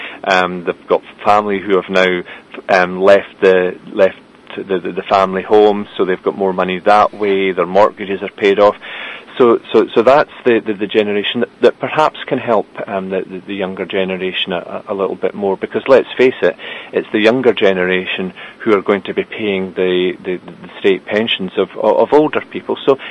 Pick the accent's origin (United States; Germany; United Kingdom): United Kingdom; we are British